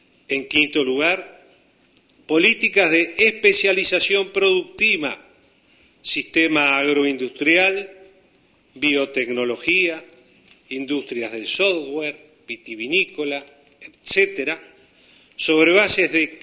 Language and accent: Spanish; Uruguay; como ciudadano uruguayo